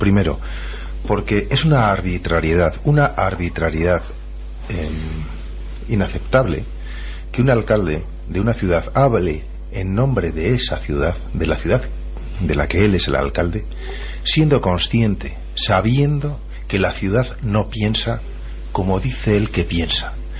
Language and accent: Spanish; Navarre, Spain; Y nos acepten como somos y nos apoyen como navarros.